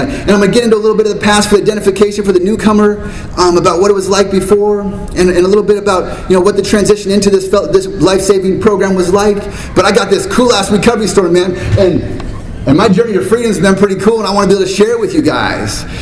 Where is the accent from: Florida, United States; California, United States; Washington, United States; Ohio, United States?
Washington, United States; Longview; I grew up in Southwest Washington, predominantly white community.